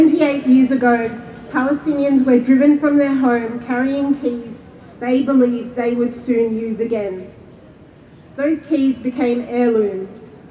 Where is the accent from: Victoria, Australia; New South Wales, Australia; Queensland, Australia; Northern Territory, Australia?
Victoria, Australia; Melbourne; also born or lived in Kuwait; I'm a Palestinian Australian. I was born in Kuwait and I have spent most of my life here in so-called Melbourne.